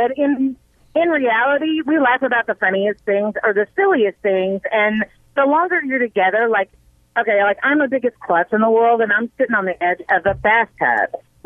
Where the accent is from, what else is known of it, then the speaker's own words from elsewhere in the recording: Arkansas, United States; Honey, we're from Arkansas, baby. You don't have to put on a show.